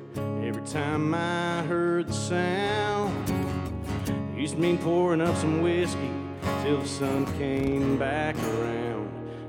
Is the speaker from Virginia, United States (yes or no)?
no; Oregon, United States; And a little backstory, I'm from Oregon, and it rains all the fucking time.